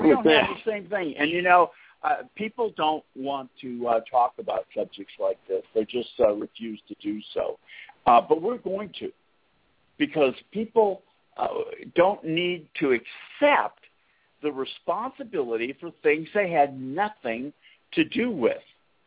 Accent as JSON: {"language": "English", "region": "Massachusetts", "country": "United States", "tie": "born or raised there", "said": "You know, they were all in Illinois, and, you know, we grew up in Massachusetts."}